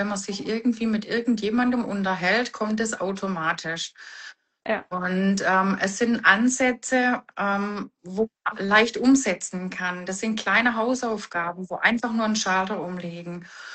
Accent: Baden-Württemberg, Germany; Ich komme aus dem Schwäbischen

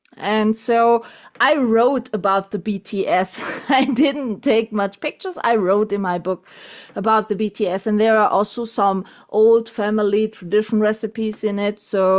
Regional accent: Vichy, Auvergne-Rhône-Alpes, France; My hometown was the capital of France in the Second World War.

